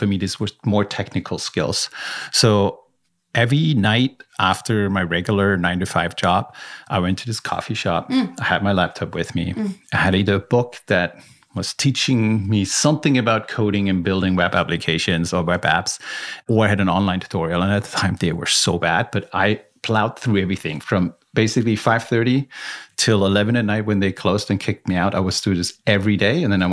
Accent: Germany; accent: German; English is a second language; moved away; I was this weird guy with a strange accent, German accent. I'm originally from Germany, as you know, and just moved here from Hawaii

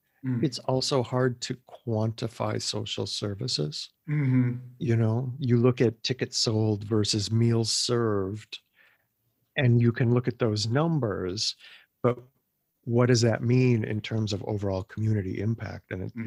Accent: Milwaukee, Wisconsin, United States; I think of, again, growing up in Wisconsin and Milwaukee and the Rust Belt, and you don't expect to see all of that.

